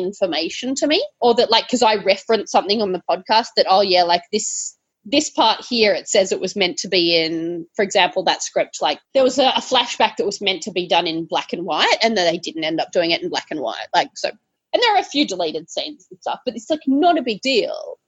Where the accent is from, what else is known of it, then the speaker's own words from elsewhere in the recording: Australia; I'm Australian.